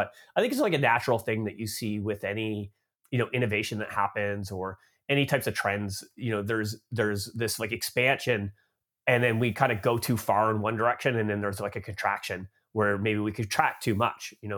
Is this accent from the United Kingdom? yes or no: no; Canada; now in United States; So I grew up in Canada, but I've been living in the United States now for about 13 years. So I guess I'm like an expat from Canada now living in the US.